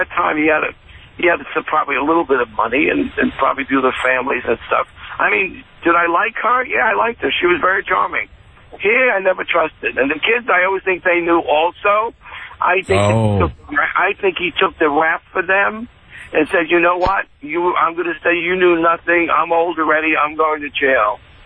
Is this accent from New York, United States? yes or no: yes; Brooklyn, New York, United States; moved away as an adult; I grew up in Brooklyn, and I live in New Jersey since I'm 20.